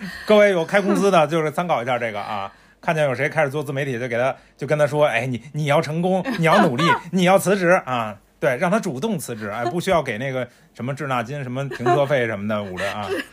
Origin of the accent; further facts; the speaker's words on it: Beijing, China; 我是老北京人